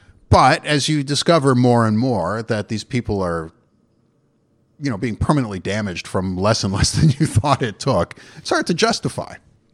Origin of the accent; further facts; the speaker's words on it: Canada; As a Canadian, you know, we've got a hard-packed Protestant work ethic